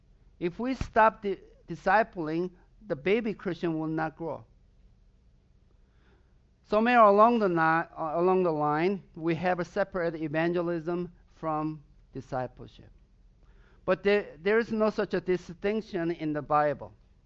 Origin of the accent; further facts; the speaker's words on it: southern Sweden, Sweden; first language Swedish; English is a second language; because that's my native language. I'm from Southern Sweden.